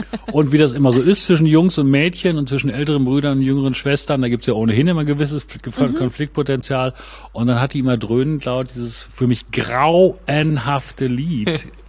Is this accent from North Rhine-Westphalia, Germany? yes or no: yes; Gronau, North Rhine-Westphalia, Germany; now in Berlin, Germany; ich komme aus dem Münsterland, also aus Gronau in Westfalen. Das ist an der deutsch-niederländischen Grenze, ungefähr 50 Kilometer westlich von Münster. Und ich bin 1989 nach damals noch West-Berlin gezogen, also im Oktober 89.